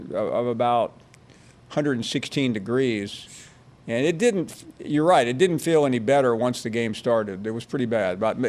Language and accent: English; Tennessee, United States; You know, after all, I'm from Tennessee.